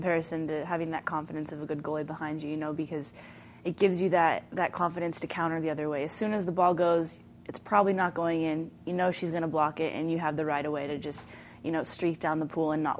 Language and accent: English; Coronado, California, United States; I'm from Coronado in San Diego, and we have like a huge, you know, like our community is a huge water polo community.